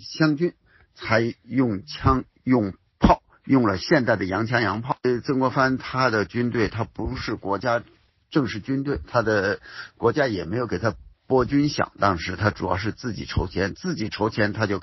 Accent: China; 我们中国人是千百年来好几千年在皇权专制下生活的

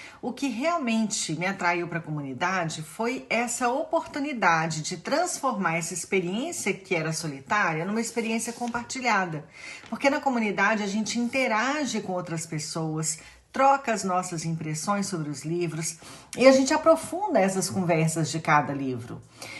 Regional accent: Belo Horizonte, Minas Gerais, Brazil; now in Italy; eu tenho 50 anos, sou mineira de BH, mas moro na Itália

